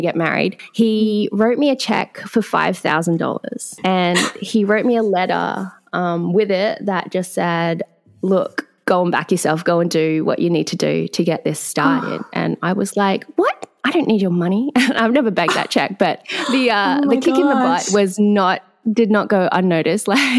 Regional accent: Sydney, New South Wales, Australia; also born or lived in Singapore; I was born in Sydney, Australia, and I've lived here pretty much all my life, except for a few years in Singapore when my dad was just placed on business there. My parents are of a Singaporean and Malaysian heritage.

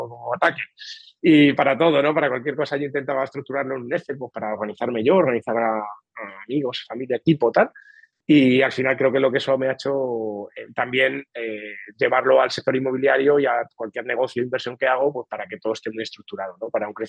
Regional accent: Toledo, Castilla-La Mancha, Spain; now in Valencia, Spain; soy de Toledo. Ahora vivo en Valencia porque mi mujer Laura es de aquí de Valencia y nos hemos venido aquí a vivir.

